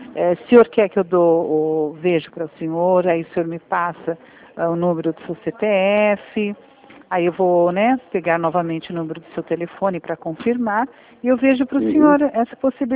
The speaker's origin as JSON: {"language": "Portuguese", "town": "Rio Claro", "region": "São Paulo", "country": "Brazil", "said": "Aqui, eu sou aqui de Rio Claro, tá?"}